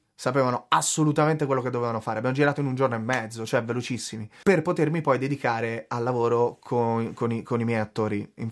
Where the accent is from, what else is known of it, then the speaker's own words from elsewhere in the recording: Sardinia, Italy; also born or lived in Tuscany; now in Rome, Italy; Io sono nato in Toscana, cresciuto in Sardegna e trapiantato a Roma.